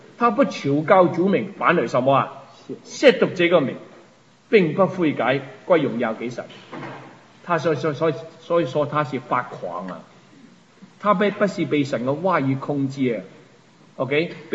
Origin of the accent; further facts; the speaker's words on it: China; 当时我们很危险，我们中国人，我们就留